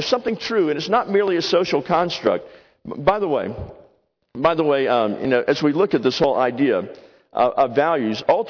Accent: the South, United States; I'm a Southerner. I am so glad the North won the war.

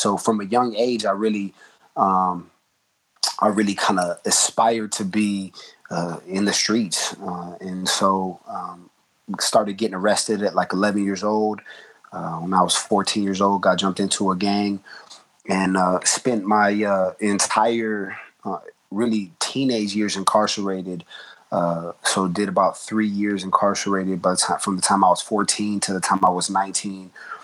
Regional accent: Los Angeles, California, United States; I grew up here in Los Angeles. I was born and raised in this city.

